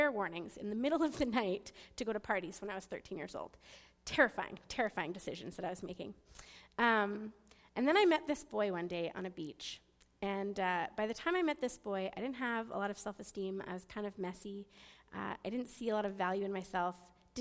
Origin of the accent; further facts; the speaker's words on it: Cranbrook, British Columbia, Canada; So I grew up in Cranbrook, BC. It's about an 8-hour drive from here.